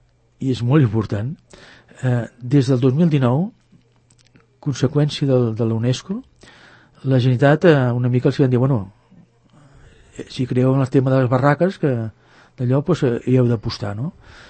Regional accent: Sant Cugat, Catalonia, Spain; jo soc de Sant Vic, de Sant Cugat, estic molt implicat en Sant Cugat

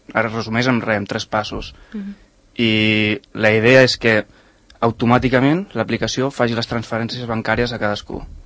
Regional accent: Catalonia, Spain; som catalans i al final aquí cadascú vol pagar el seu

